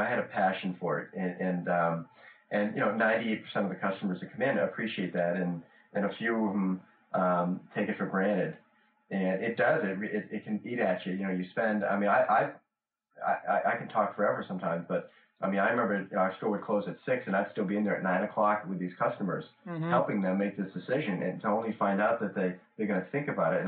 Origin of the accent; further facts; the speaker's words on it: Medford, Massachusetts, United States; also born or lived in New Hampshire; Yeah, I'm from New Hampshire and grew up in Boston, or Medford, actually, outside of Boston.